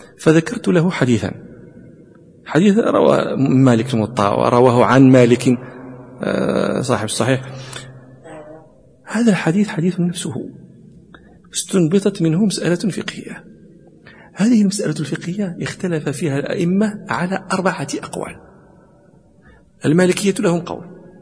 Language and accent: Arabic; Morocco; وكان يحضر دكتورة عندنا في المغرب